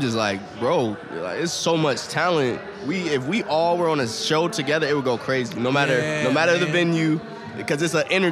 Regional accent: Springfield, United States; Born and raised in Springfield.

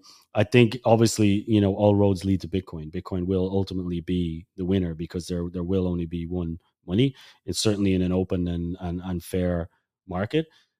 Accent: Ireland; But, you know, I come from Ireland

